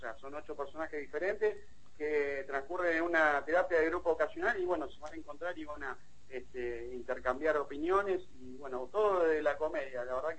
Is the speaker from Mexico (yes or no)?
no; La Plata, Buenos Aires Province, Argentina; now in América, Argentina; para mí es algo especial porque yo soy de La Plata, digamos, y estoy viviendo acá en América, cerca de Trenquelauquen